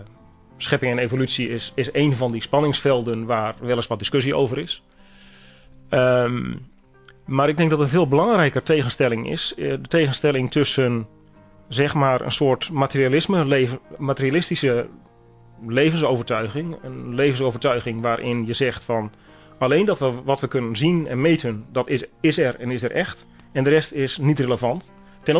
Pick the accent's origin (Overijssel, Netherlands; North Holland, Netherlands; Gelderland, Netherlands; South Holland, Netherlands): Gelderland, Netherlands; Nunspeet; Ik ben geboren en getogen in Nunspeet. Mijn accent laat waarschijnlijk al horen dat ik niet helemaal hier vandaan kom.